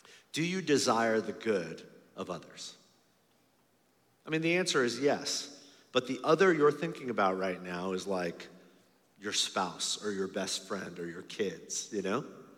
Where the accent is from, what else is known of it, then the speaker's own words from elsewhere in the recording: California, United States; And I'm from California. There's lots of cutting off that happens in my state.